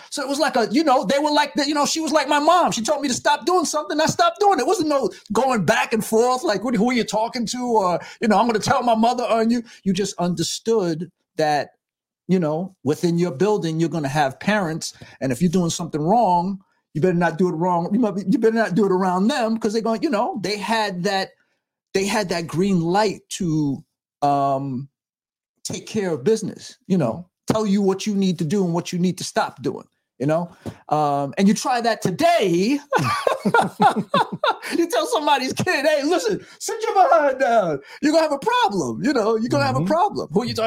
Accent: New York City, New York, United States; I am from Chelsea, New York City. Grew up, born and raised in New York, way downtown on 17th Street, 9th Avenue.

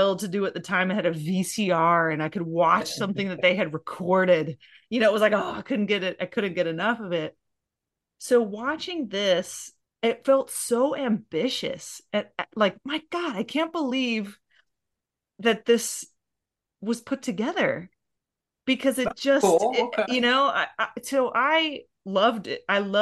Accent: Midwest, United States; I grew up in the Midwest, and I saw very few movies.

